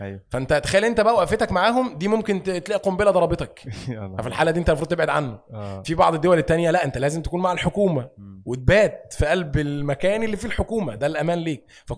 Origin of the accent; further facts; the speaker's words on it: Egypt; عندنا في مصر يقول لك نزلت شربت الشيشه بتاعتي ورجعت تاني